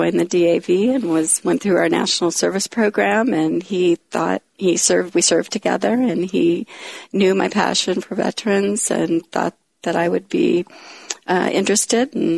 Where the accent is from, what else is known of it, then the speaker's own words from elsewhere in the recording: Minneapolis, Minnesota, United States; I grew up and born and raised in Minneapolis and still have family in Minnesota.